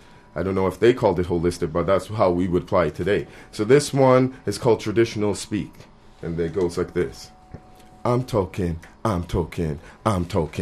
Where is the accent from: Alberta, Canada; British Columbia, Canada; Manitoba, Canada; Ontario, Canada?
Ontario, Canada; Toronto; also born or lived in Barbados; Yeah, originally I'm from Barbados. Came to Canada. Grew up in Toronto. Emigrated.